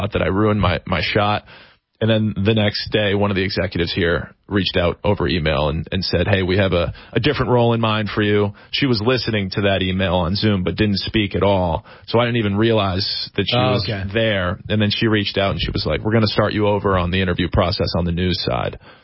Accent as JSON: {"language": "English", "town": "Westborough", "region": "Massachusetts", "country": "United States", "tie": "born or raised there", "said": "So I grew up in Massachusetts. It's very different speed."}